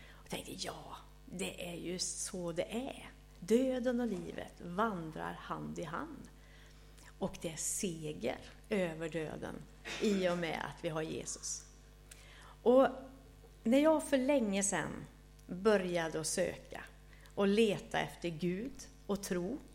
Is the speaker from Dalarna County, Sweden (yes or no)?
no; Västra Götaland County, Sweden; Jag brukar också säga att jag är dalslänning. Det är ju väldigt viktigt.